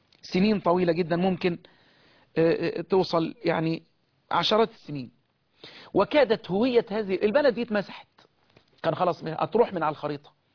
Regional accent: Egypt; بلدنا مصر

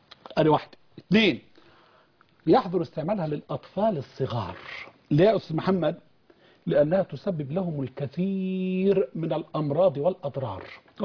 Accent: Egypt; احنا عندنا في مصر هنا

